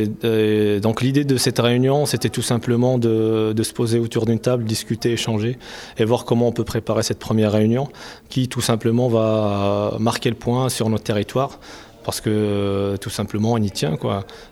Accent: Morocco; je suis marocain

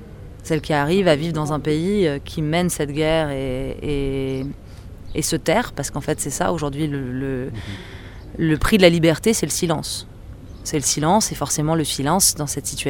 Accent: Russia; en tant que russe anti-guerre, en fait, il n'y a pas beaucoup de solutions.

